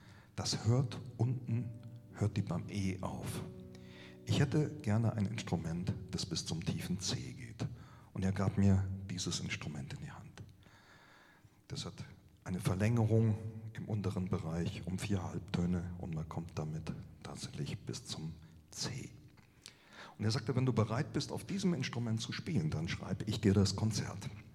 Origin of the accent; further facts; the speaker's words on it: Saarland, Germany; Ich komme aus dem Saarland. Das Saarland ist ja ein sehr kleines Land und es gehört zu Deutschland.